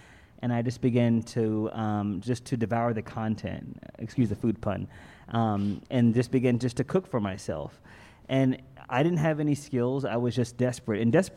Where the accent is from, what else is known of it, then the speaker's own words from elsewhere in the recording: Philadelphia, Pennsylvania, United States; born there; now in Dallas, United States; I'm actually from Dallas, Texas. Well, I should say this. I live in Dallas, but I was actually born in Philly.